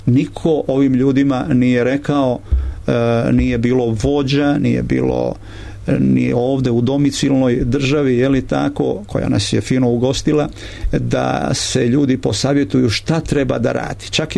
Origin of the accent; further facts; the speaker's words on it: Krajina, Croatia; mi smo pali kao kolektivitet Srbi iz Krajine